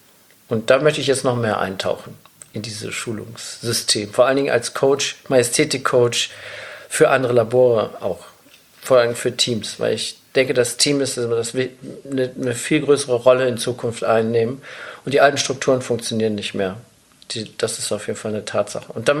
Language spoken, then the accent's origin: German; Bonn, North Rhine-Westphalia, Germany; born there; Und ich bin ja in Bonn geboren